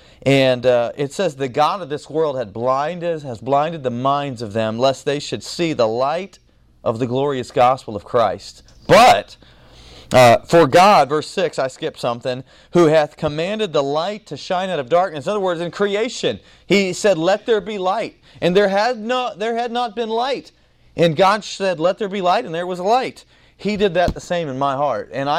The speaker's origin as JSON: {"language": "English", "region": "Kansas", "country": "United States", "said": "I understand you got some flag controversies down here, but I'm from Kansas."}